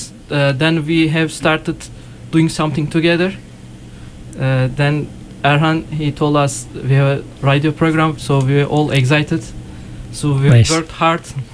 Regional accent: Istanbul, Turkey; English is a second language; moved away as an adult; now in United States; Yes, I'm from Turkey, Istanbul. I came here 2009 as a PhD student.

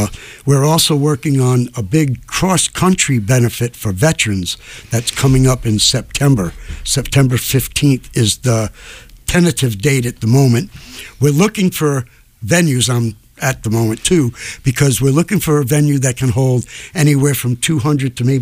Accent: Rhode Island, United States; now in Connecticut, United States; born and raised in Rhode Island, but I got misplaced and displaced to Connecticut because lower taxes and a lot more fun.

